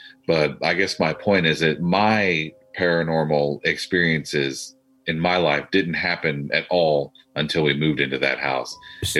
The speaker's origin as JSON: {"language": "English", "town": "Tucson", "region": "Arizona", "country": "United States", "lives_now": "Northeast Ohio, United States", "said": "We're originally from Tucson, Arizona."}